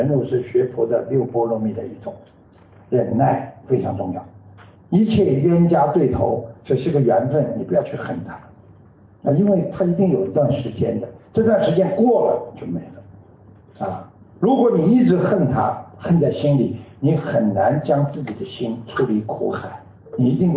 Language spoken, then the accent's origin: Chinese; China; 我们中国人是讲感情的，对不对？